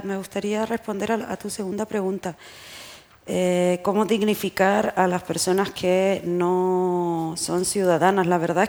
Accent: Chile; me está emocionando mucho ver lo que está pasando en mi país, que es Chile

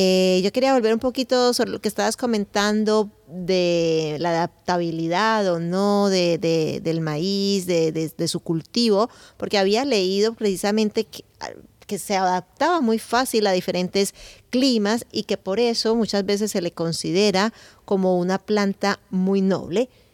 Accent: Colombia; yo como colombiana

